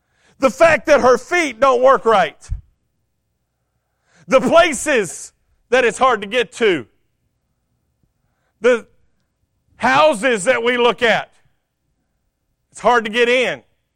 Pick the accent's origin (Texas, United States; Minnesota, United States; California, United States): Texas, United States; And when we first got married, we would walk into Walmart, and I'm from Texas, and I stroll.